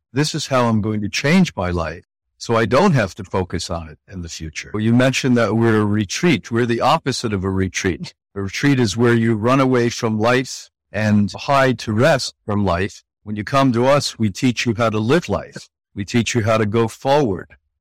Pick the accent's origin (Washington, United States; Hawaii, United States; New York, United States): New York, United States; And of course, I'm from New York in America.